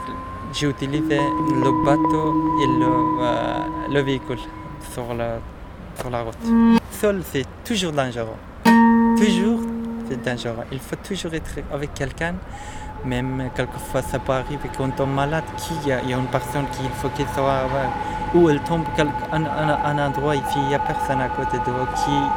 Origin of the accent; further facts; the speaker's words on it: Iran; also born or lived in Afghanistan; now in France; c'est 3 ans et 2 mois, quelque chose comme ça, j'habite en France. Je viens d'Afghanistan. Je suis né en Afghanistan, mais je n'ai pas vécu. J'ai grandi en Iran.